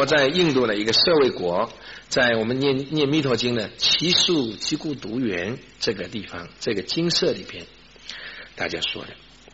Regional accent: Wenzhou, Zhejiang, China; 因为我们是浙江人，我是浙江人，浙江温州人。我们浙江人呢，很多地方都是水乡

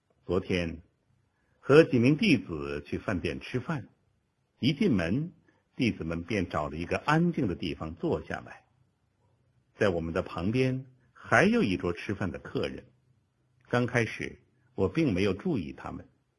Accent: Sichuan, China; 他也知道我是四川人，雍种本教的践行者。

